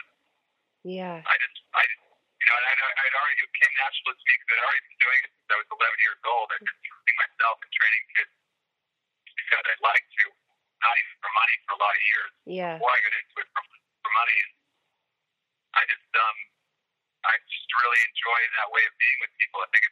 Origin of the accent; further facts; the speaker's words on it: Boston, Massachusetts, United States; And we're a very physical family. I grew up in the Boston area. We all played sports.